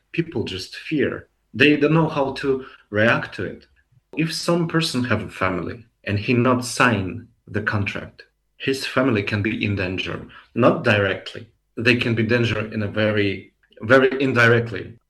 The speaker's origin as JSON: {"language": "English", "country": "Russia", "second_language": "English", "said": "My main reason why I'm leave from Russia, because I have a lot of fear for myself."}